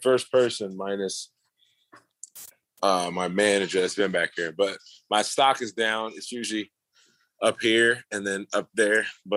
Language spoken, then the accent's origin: English; Brooklyn, New York, United States; My manager was saying Sean wanted me to fight in Madison Square. I'm from Brooklyn. So I guess they were trying to get me on that New York card